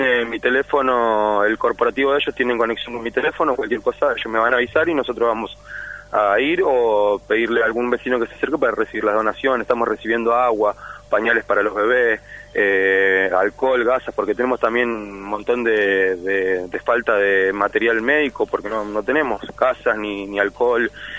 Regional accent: Buenos Aires, Argentina; now in El Bolsón, Argentina; Mira, mi posición, vivo acá. Yo soy oriundo de Buenos Aires, mi hijo es nacido acá y criado acá, mi hijo tiene 3 años.

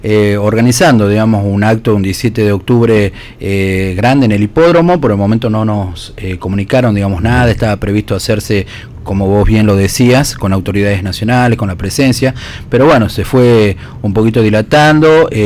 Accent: Argentina; creo que como argentinos tenemos que estar más unidos

